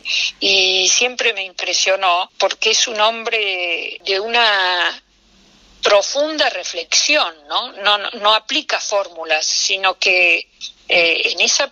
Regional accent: Argentina; como argentinos podemos estar muy orgullosos.

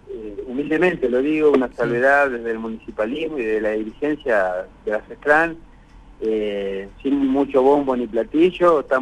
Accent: Argentina; como argentinos

